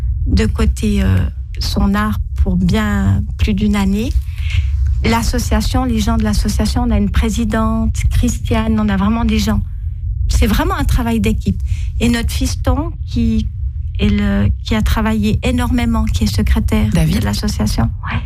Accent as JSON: {"language": "French", "region": "Fribourg", "country": "Switzerland", "said": "Nos tout premiers clients, c'est des Fribourgeois, parce qu'on est Fribourgeois."}